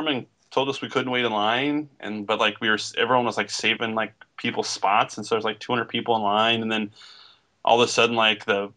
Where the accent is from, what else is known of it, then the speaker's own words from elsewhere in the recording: California, United States; I'm from Southern California.